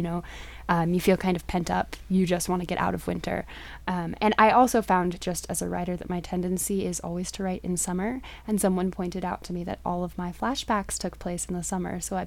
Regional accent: Fort Collins, Colorado, United States; I'm from Fort Collins, and I've lived in many different houses in Fort Collins, and most of them have been on, like, cul-de-sacs, smaller suburban streets

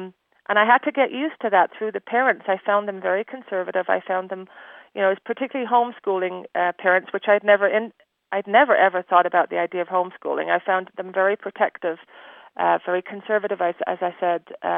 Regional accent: Ireland; now in United States; It's just who we are as an Irish people, Celtic people.

